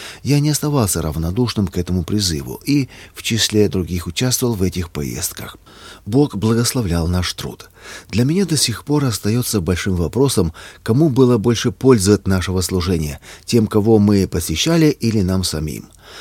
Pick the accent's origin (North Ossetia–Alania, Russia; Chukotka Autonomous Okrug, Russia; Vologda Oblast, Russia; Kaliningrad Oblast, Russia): North Ossetia–Alania, Russia; Я вырос в Северной Осетии в христианской семье. У меня и мама, и папа были верующими с юности.